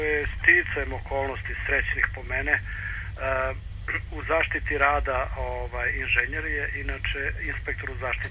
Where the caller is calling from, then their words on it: Belgrade, Serbia; Ja sam iz Beograda, 5 godina sam nezaposlen.